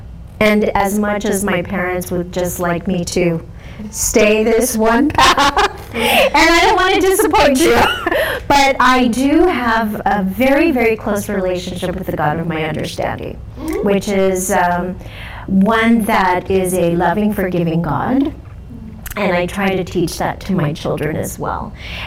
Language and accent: English; Los Angeles, California, United States; And I have found work living and growing up in Los Angeles is really such a beautiful place to grow up because of the diversity.